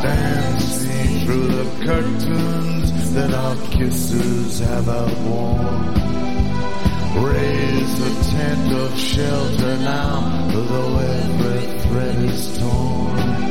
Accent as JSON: {"language": "Spanish", "country": "Argentina", "said": "Claro, nosotros como somos todos argentinos vamos a estar hinchando por Boca."}